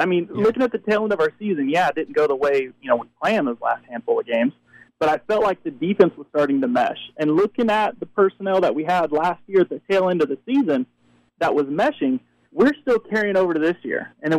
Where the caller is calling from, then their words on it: California, United States; Hi, I'm calling from Central California.